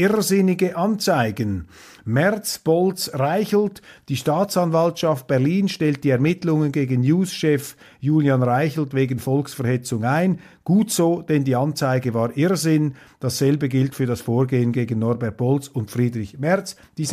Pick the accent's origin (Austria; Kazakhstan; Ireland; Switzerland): Switzerland; wie ich das beurteile als Schweizer